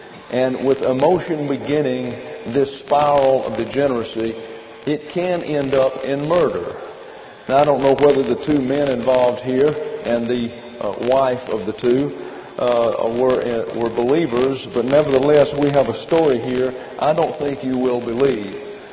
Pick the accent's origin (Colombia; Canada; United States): United States; Troy, Alabama; a little community about 50 miles due west of my hometown of Troy